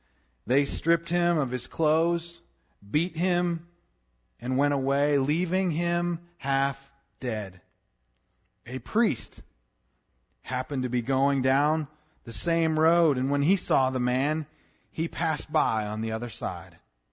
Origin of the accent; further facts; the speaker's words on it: Wyoming, United States; When I was a kid growing up in Wyoming and there was, you know, a 1,000-plus acre ranch that lied before our ranch house